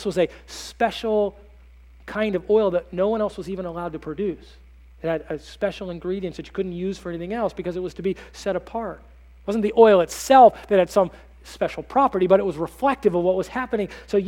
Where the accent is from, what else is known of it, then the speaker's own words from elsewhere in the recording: Arizona, United States; I grew up in Arizona, no dew.